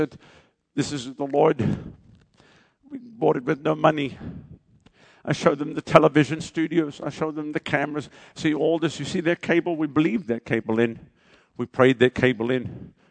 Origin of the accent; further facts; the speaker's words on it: South Africa; You see, I come from South Africa.